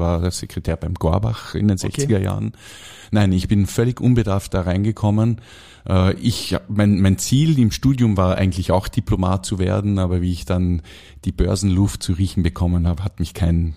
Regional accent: Vorarlberg, Austria; wir sehen uns als … obwohl mein Vater Ostösterreicher ist, Steirer eigentlich ist, haben wir uns immer auch als Vorarlberger verkauft.

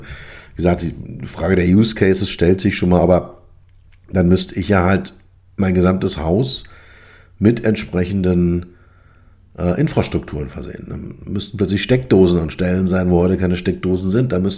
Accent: Berlin, Germany; Berlin ist für mich ja sowieso als Berliner immer eine Reise wert.

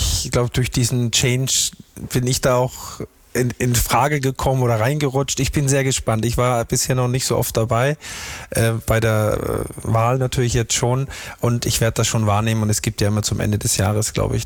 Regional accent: Styria, Austria; Ich mache mal jetzt ein bisschen Werbung für meine Heimat im Ennstal.

